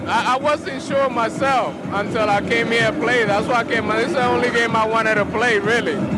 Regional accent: New York City, New York, United States; I'm from the Bronx.

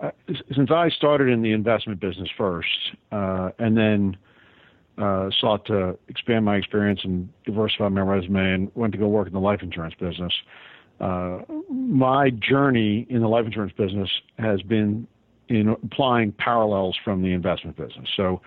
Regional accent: Northeast, United States; now in Tampa, United States; So I'm in Tampa, Florida, moved here. First chance I got a chance to decide where I wanted to live. Was born and raised in the Northeast.

